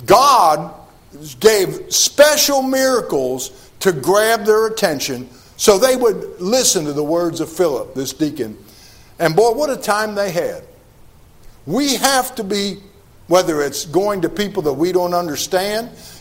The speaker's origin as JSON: {"language": "English", "town": "Cincinnati", "region": "Ohio", "country": "United States", "said": "I'm from Cincinnati, Ohio."}